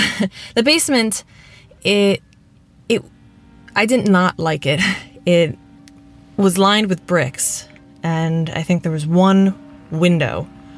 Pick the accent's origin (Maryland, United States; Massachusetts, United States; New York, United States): Maryland, United States; I'm from Maryland, currently living in Florida.